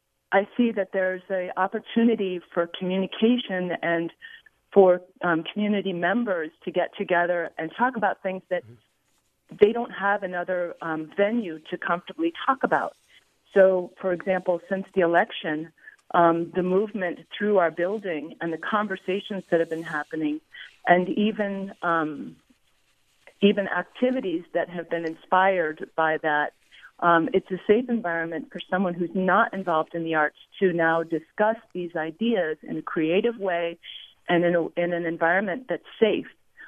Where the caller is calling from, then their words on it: San Rafael, California, United States; I'm calling from San Rafael, downtown San Rafael, California.